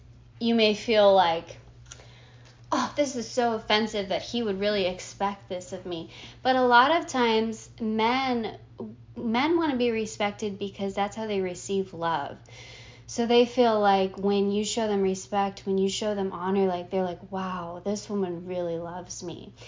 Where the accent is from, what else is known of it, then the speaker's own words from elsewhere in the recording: United States; So he's Nigerian, I'm American, and in as our American listeners know that women are like power women